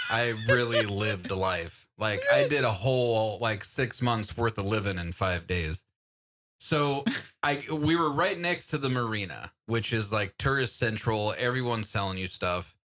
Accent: United States; I'm from America.

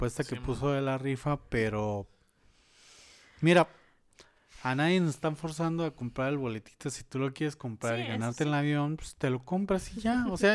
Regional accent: Mexico; a celebrar que somos mexicanos y todo eso.

